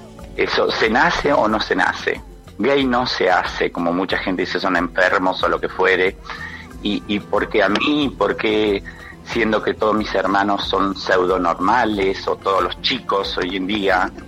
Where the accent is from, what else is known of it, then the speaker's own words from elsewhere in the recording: Villa General Belgrano, Córdoba, Argentina; de aquí de Villa General Belgrano. … nacida y criada en Villa General Belgrano.